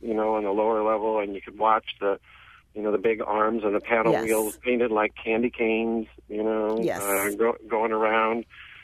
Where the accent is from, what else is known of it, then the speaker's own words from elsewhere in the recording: St. Louis, Missouri, United States; I grew up in St. Louis